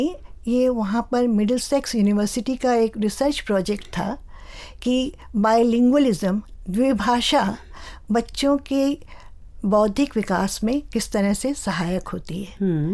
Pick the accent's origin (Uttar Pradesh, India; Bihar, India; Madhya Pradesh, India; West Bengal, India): West Bengal, India; Kolkata; मेरा जन्म कोलकाता में हुआ था